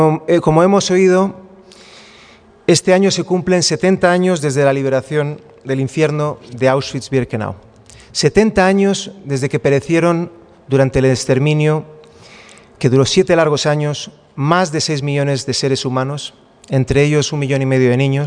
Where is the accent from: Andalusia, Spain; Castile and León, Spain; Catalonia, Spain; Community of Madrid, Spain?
Community of Madrid, Spain; Madrid; como judío español y madrileño